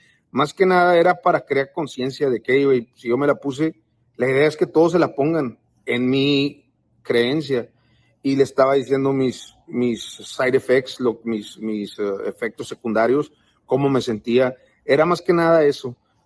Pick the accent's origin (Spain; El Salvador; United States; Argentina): United States; born there; yo no vivo en México, yo no soy ciudadano mexicano, yo vivo en Estados Unidos, nacido en Estados Unidos